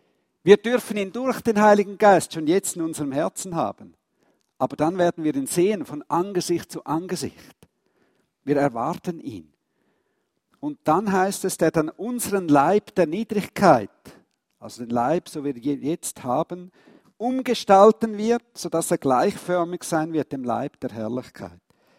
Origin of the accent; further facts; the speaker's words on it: Switzerland; Und da sind wir ja auch recht stolz als Schweizer, oder?